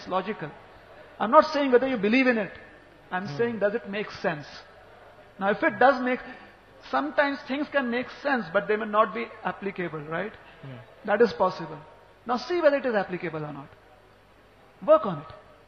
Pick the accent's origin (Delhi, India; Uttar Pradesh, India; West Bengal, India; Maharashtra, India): Maharashtra, India; As an Indian, I have a right which is applicable in India. And as a Maharashtrian, growing up in Maharashtra, being born here, I have rights for the state of Maharashtra